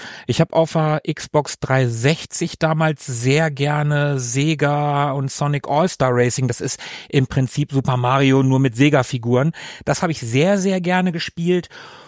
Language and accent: German; Germany; Wir als Deutsche